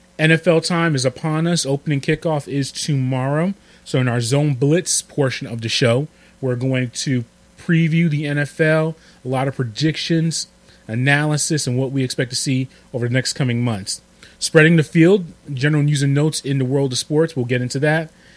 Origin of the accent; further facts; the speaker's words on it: New York City, New York, United States; I go back to being growing up in New York City and seeing the kickoff classic at the Meadowlands